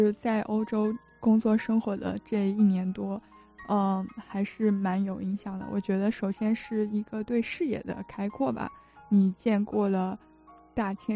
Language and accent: Chinese; China; 所以我们中国人也喜欢叫它翡冷翠